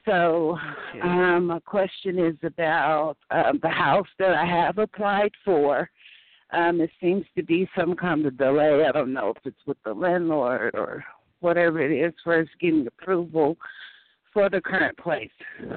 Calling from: Denver, Colorado, United States; I'm calling from Denver, Colorado.

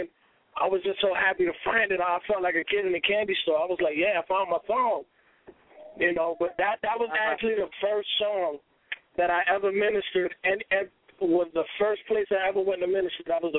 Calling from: Tampa, Florida, United States; I'm calling from Tampa, Florida. 813, stand up. 305, stand up.

